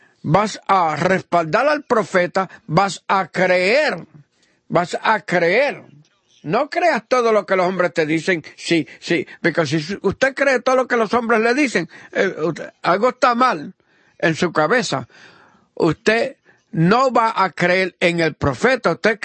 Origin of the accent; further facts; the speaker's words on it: Italy; Spanish is a second language; Porque profeta, yo soy italiano, pero profeta quiere decir profeta en ambos lenguajes.